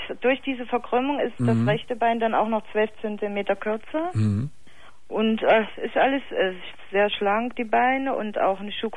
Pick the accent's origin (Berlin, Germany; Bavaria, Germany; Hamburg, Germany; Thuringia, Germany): Thuringia, Germany; musste hier von Potsdam wieder zurück in meine Heimatstadt nach Thüringen